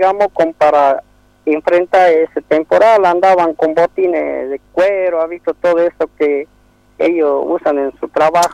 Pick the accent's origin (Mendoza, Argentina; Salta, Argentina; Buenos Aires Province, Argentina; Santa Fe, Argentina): Salta, Argentina; Tartagal; Somos nativos de Tartagal, hemos nacido aquí, bueno, somos gente ya que se hemos criado en situaciones más difíciles